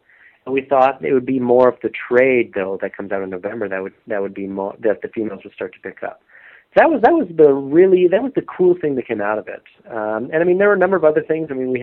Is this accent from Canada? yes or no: yes; Canada; Being as a Canadian